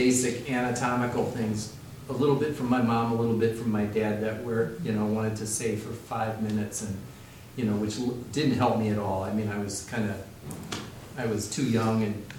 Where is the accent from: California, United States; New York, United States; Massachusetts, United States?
New York, United States; New York City; because I didn't grow up on a farm, I grew up in New York City.